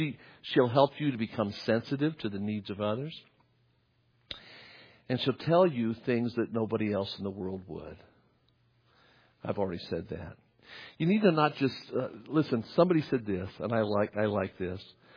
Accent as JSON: {"language": "English", "town": "North Las Vegas", "region": "Nevada", "country": "United States", "tie": "born or raised there", "said": "I grew up in North Las Vegas. I lived in a trailer, and my mom was a very nice lady, but she was trying to raise three kids."}